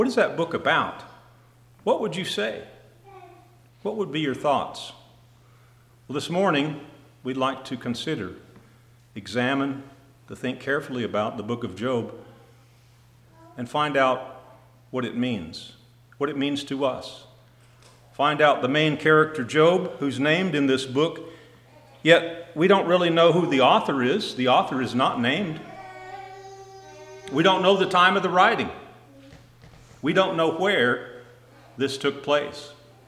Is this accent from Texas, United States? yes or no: yes; Texas, United States; accent: southern Texas; allowing my southern Texas accent here